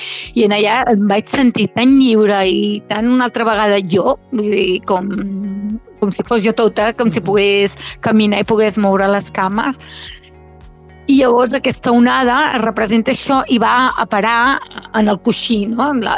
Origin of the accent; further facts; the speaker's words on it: Colera, Catalonia, Spain; i jo soc de la Mar d'Amunt, m'agrada dir que soc de la Mar d'Amunt, allà a Colera.